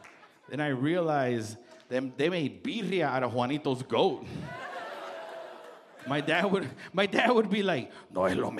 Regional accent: Compton, California, United States; I grew up in Compton, California. Yes. CPT in the house. That's right. My dad moved us to Compton to give us a better life.

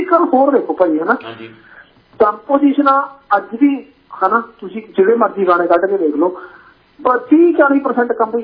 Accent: Kotpatta, Punjab, India; ਮੈਂ ਬੇਸਿਕਲੀ ਬਠਿੰਡਾ ਦੇ ਕੋਲੇ ਮੇਰਾ ਪਿੰਡ ਬਿਲੋਂਗ ਕਰਦਾ ਤੇ ਜਿਹੜੇ ਮੇਰੇ ਪੂਰਵ ਸੀਗੇ ਉਹ ਡਿਸਟ੍ਰਿਕਟ ਰੋਪੜ ਨੂੰ ਬਿਲੋਂਗ ਕਰਦੇ ਸੀ ਪਰ ਮੈਂ ਮੇਰਾ ਜਨਮ ਜਿਹੜਾ ਹੈਗਾ ਪਿੰਡ ਕੋਟਪੱਤਾ ਹੀ ਹੋਇਆ ਮੇਰੀ ਪੜ੍ਹਾਈ ਬਠਿੰਡੇ ਦੀ ਹੈ

